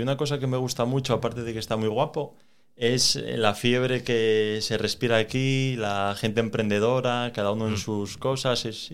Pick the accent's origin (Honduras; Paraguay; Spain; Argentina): Spain; Gijón, Asturias; No, yo soy de Gijón. Mi padre es de Mieres, pero se vino muy niño para Gijón. Con 8 años o así se vino para Gijón y yo nací aquí en Gijón. Eran de la Calzada, vinieron a vivir a la Calzada.